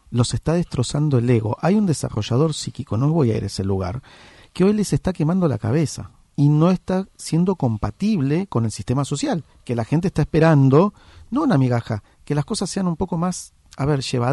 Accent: Argentina; El tema es que somos, los argentinos todavía somos muy, muy ovejas

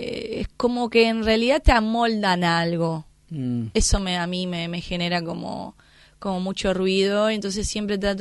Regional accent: Brazil; Spanish is a second language; now in Argentina; yo no soy argentina, yo soy de Brasil

